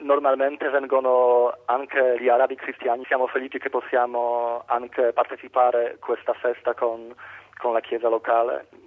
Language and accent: Italian; Poland; Italian is a second language; io sono polacco